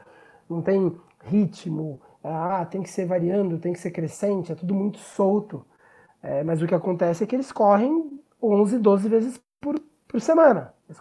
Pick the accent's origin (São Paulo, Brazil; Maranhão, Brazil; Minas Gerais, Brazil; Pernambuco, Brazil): São Paulo, Brazil; Eu sou de São Paulo, né?